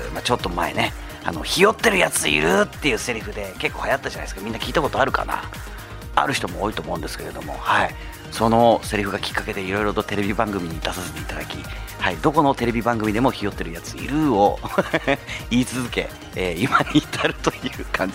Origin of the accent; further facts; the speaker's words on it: Kanagawa, Japan; 僕やっぱ神奈川県出身で、横浜なんてもうしょっちゅう行ってますから